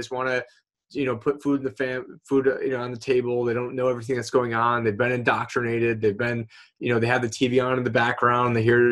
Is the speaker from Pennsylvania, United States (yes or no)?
no; Syracuse, New York, United States; And I'm from Syracuse, New York